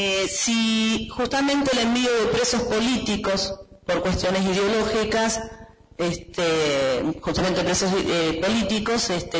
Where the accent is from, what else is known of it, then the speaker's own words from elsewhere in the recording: Carmen de Patagones, Buenos Aires Province, Argentina; soy de Carmen de Patagones.